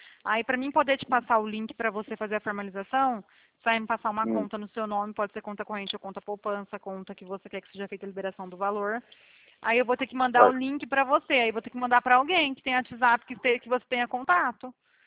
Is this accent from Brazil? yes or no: yes; Bebedouro, São Paulo, Brazil; É, interior de São Paulo, perto de Barretos.